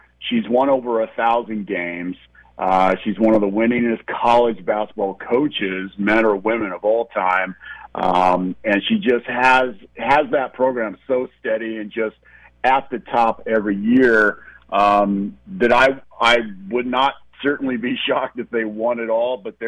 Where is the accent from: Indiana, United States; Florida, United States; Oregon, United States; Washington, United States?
Oregon, United States; Portland; She's from my hometown of the Rose City, Portland, Oregon, a suburb of Portland.